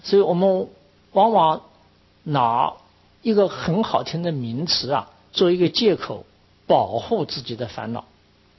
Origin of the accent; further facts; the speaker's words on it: China; 那我们中国人说耻啊